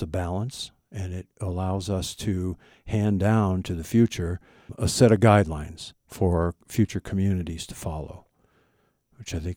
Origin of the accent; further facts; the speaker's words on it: New England, United States; I visited Maine when I was growing up in New England quite a bit, and I love that state.